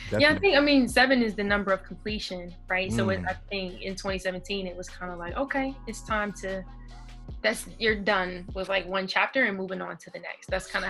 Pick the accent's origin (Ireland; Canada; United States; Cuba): United States; Colorado; growing up in Colorado, where I was around a lot of white people often. And then to come to like the East Coast and go to an all black school, that was culture shock for me.